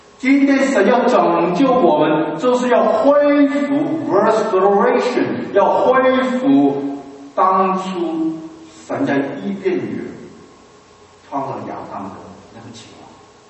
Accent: China; 命名，我们中国人就最了解，因为我们中文的名字都有含义，对不对？啊，

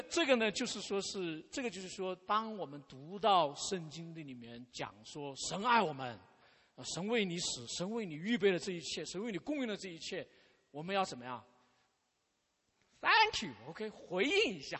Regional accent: China; 这个就像我们中国人讲话

